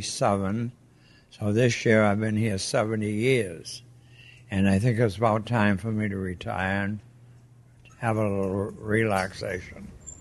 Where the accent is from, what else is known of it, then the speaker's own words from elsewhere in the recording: West Groton, Massachusetts, United States; from West Groton, and I run the little country store in the square.